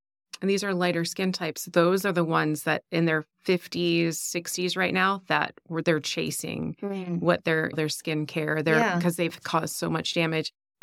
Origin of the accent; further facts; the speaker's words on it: Maryland, United States; Well, I didn't grow up here. I grew up back east in Maryland in a small town.